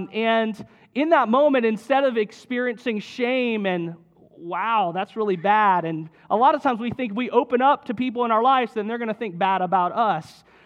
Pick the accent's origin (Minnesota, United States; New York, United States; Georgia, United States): Georgia, United States; Duluth; I grew up in Duluth, and I remember when the town center, Duluth Town Center, Town Green was built.